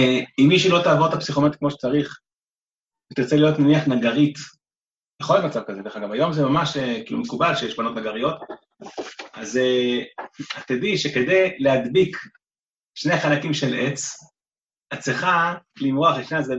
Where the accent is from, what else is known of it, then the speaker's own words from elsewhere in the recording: Holon, Tel Aviv District, Israel; כשהייתי ילד, אז אנחנו ברוך השם כאילו חיינו בעיר, בעיר חולון